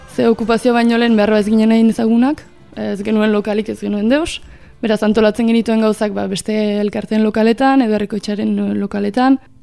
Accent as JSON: {"language": "Basque", "town": "Hendaye", "region": "Nouvelle-Aquitaine", "country": "France", "said": "eta Hendaiakoa naiz eta 23 urte ditut."}